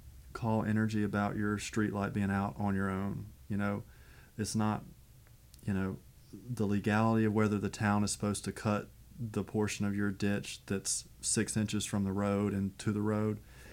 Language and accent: English; Ruston, Louisiana, United States; So even where I grew up in Ruston made a B. But I always thought Ruston's water is great